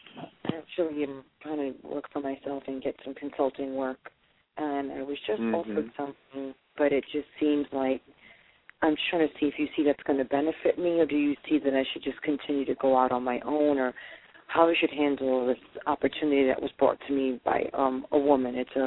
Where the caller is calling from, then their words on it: New York, United States; I'm calling from New York.